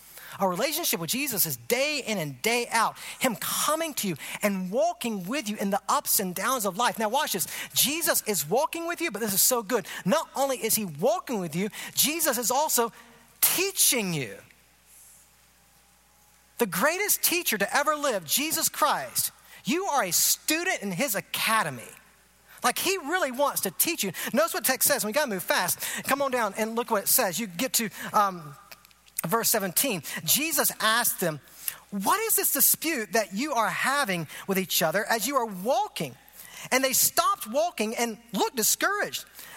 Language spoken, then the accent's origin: English; Augusta, Georgia, United States; I grew up in Augusta, so I have no choice but to like golf because Augusta, Georgia is the home of the most prestigious golf tournament in the world, the Masters.